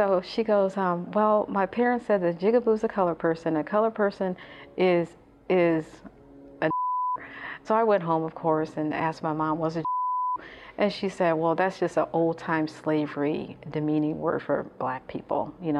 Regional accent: Chicago, Illinois, United States; now in Valparaiso, United States; There was a lot of positive things growing up in Cabrini-Green, and there's a lot of negative things as well.

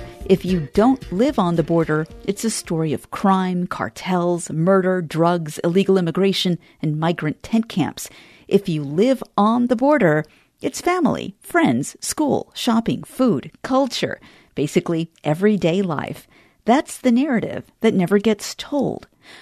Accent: El Paso, Texas, United States; now in San Antonio, United States; I, like Joel, I'm from El Paso. I just moved here to San Antonio about 4 years ago.

